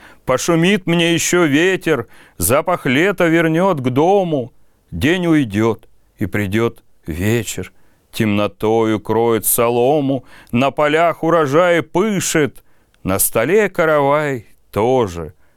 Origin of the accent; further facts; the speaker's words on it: Omsk, Omsk Oblast, Russia; born there; Я родился в Омске в 78-м.